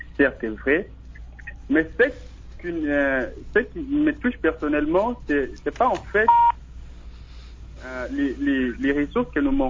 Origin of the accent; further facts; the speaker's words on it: DR Congo; qu'on puisse l'importer chez nous en RDC